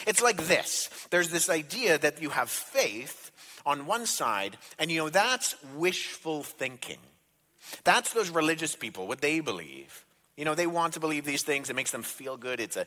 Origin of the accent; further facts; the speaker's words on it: Toronto, Ontario, Canada; And I come from Toronto